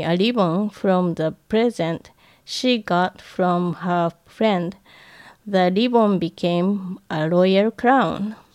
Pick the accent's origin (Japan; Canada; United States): Japan; Tokyo; When I was a little girl growing up in Tokyo